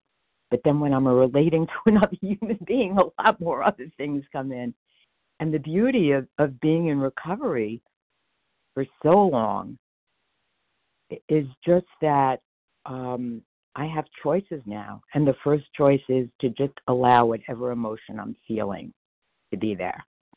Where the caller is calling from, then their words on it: Asheville, North Carolina, United States; Asheville, North Carolina.